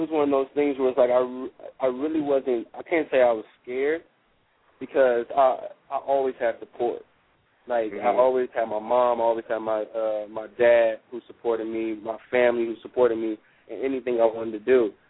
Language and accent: English; Cleveland, Ohio, United States; Cleveland, that's my city. That's my love. That's my town. Growing up, it was I was pretty privileged because my mom, she worked at NASA